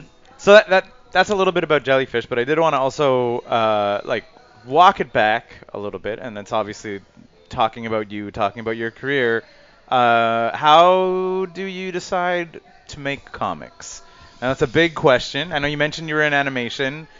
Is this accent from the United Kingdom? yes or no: no; Quebec, Canada; I grew up in Quebec